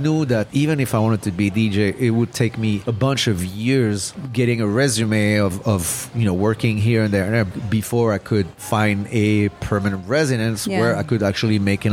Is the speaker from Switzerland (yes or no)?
yes; Lausanne, Vaud, Switzerland; English is a second language; a medium-sized club in my hometown in Lausanne